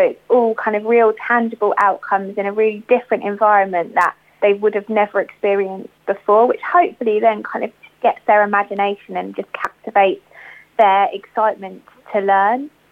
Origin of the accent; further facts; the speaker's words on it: Portsmouth, South East England, United Kingdom; I grew up in Portsmouth, went to local state schools here